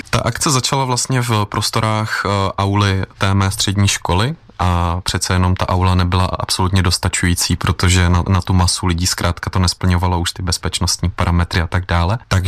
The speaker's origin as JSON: {"language": "Czech", "town": "Chodov", "region": "Karlovy Vary Region", "country": "Czechia", "tie": "born or raised there", "said": "Ano, jsem tady z Karlovarského kraje v Chodově, jsem vyrůstal."}